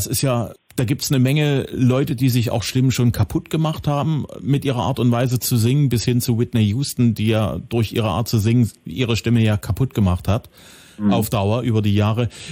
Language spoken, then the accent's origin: German; Zwickau, Saxony, Germany; Du bist im Juli in meiner Heimatstadt, Zwickau.